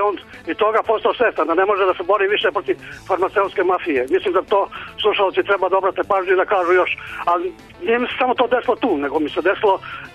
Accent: Jagodina, Šumadija and Western Serbia, Serbia; ja sam iz Jagodine.

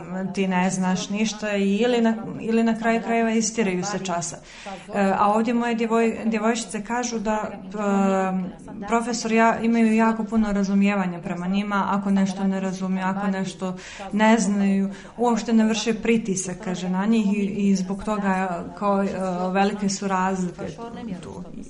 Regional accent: Bosnia & Herzegovina; iz Bosne sam, prevodila sam za farsi jezik, odnosno perzijski jezik izvorno

